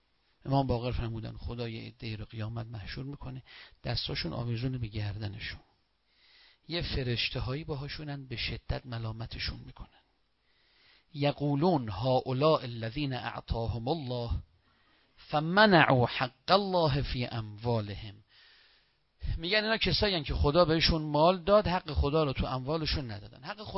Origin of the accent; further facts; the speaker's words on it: Tehran, Tehran Province, Iran; من بچه تهرانم،